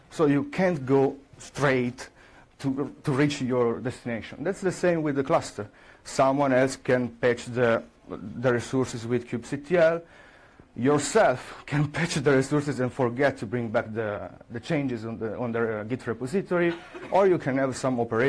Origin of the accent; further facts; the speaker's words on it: Italy; I'm from Italy.